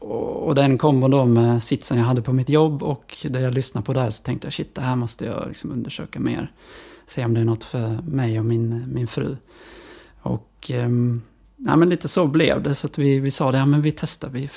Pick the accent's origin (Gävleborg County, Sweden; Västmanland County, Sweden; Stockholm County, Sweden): Västmanland County, Sweden; Västerås; de bodde i Skåne då när jag växte upp i Västerås.